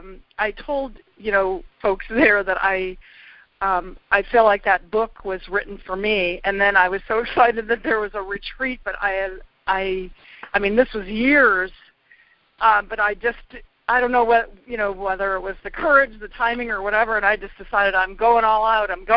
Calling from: Ohio, United States; from Ohio.

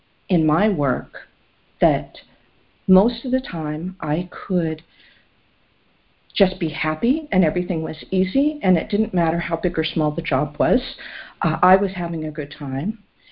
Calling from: California, United States; from the Central Coast of California.

